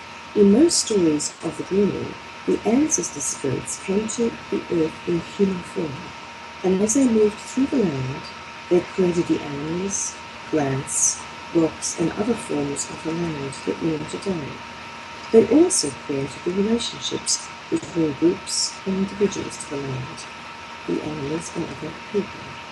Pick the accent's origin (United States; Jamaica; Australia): Australia; being Australian, and given that our listeners are very much international